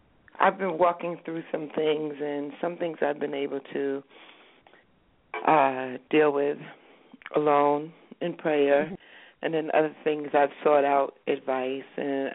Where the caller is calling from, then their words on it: New Jersey, United States; I'm calling from New Jersey.